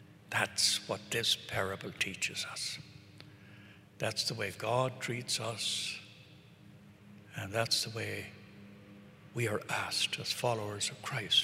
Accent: Brooklyn, New York, United States; And by the way, I grew up in Brooklyn and I used to serve Mass for Father Murphy

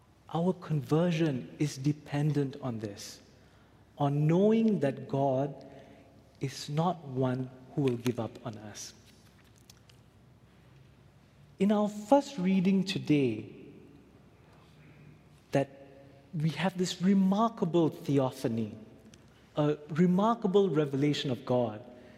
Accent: Malaysia; moved away; Years ago, when I was a kid growing up in Malaysia

